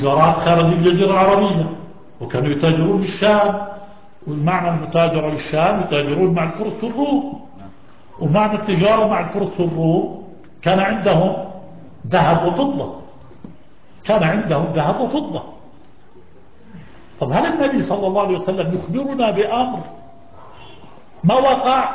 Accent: Jordan; والأيلي العقبة عقب من بلادنا العقبة

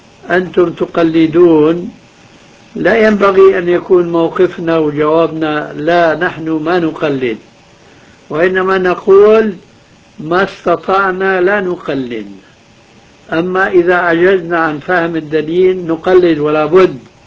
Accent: Syria; كما يقولون عندنا في الشام ضاعت الطاسة

